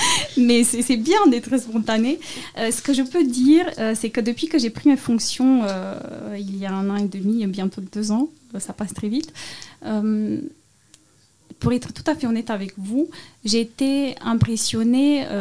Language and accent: French; Romania; Je viens d'un petit village de Roumanie et je n'avais jamais songé d'en arriver là.